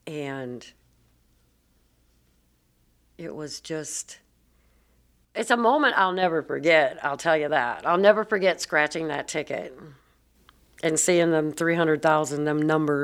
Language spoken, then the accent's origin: English; Cedar Rapids, Iowa, United States; and I'm from Cedar Rapids.